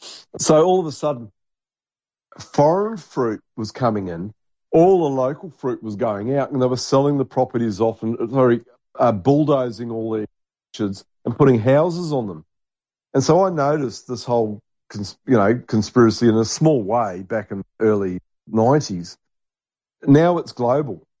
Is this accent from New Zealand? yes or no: yes; New Zealand; when I grew up in New Zealand in the 70s